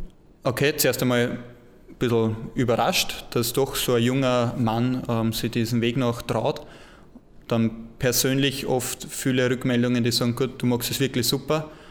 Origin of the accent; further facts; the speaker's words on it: Schöngrabern, Lower Austria, Austria; Ich bin aus dem Weinviertel, Bezirk Hollerbrunn, Schöngrabern.